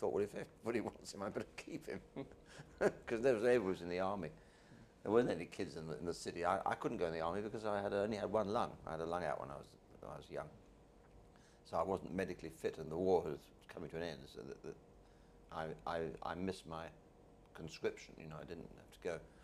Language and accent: English; London, United Kingdom; born there; I was born on January the 19th, 1928, in London.